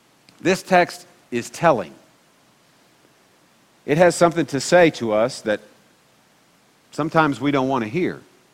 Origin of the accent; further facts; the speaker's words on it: Kansas City, Missouri, United States; I mean, I'm a Missouri boy. That's where I grew up. And so as a kid, you know, I was from the Kansas City area